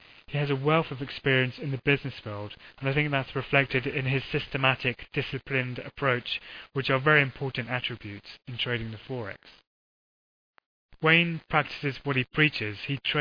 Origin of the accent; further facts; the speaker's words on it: London, United Kingdom; I'm from London in the UK.